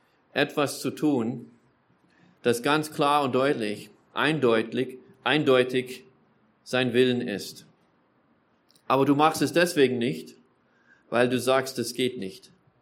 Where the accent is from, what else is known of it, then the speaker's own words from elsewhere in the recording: Germany; born there; ich bin auch Amerikaner, ich bin so ein Mischding, bin hier geboren